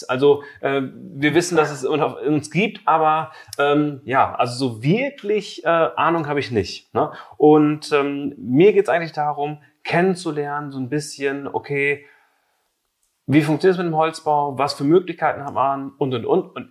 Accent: Lower Saxony, Germany; ich komme aus Ostfriesland eigentlich

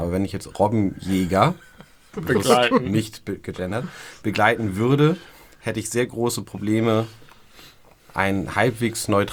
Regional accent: Hamburg, Germany; ich bin Hamburger.

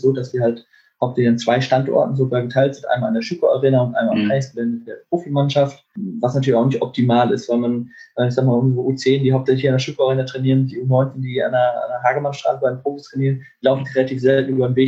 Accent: Lübeck, Schleswig-Holstein, Germany; now in Bielefeld, Germany; In der Tat fahre ich gerne in meinen Heimatort zurück. Ich wohne hier in Bielefeld auch, aber fahre gerne dann mal in den Bereich Lübeck zurück

